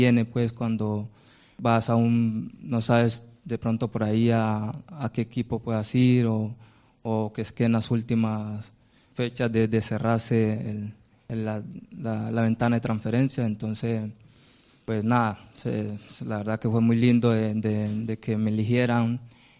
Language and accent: Spanish; Colombia; moved away as an adult; Sí, creo que desde que salí de mi país, de Colombia, vengo muy con unas buenas expectativas